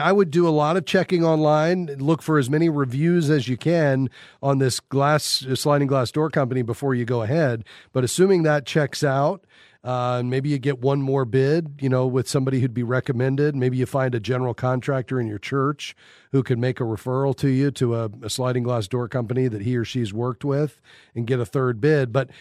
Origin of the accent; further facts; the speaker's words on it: Florida, United States; Well, I'm from South Florida myself.